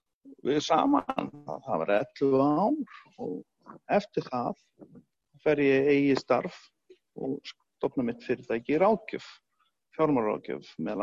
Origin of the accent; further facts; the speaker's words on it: Southern Region, Iceland; ég er nú meðal hans undan Eyjafjöllunum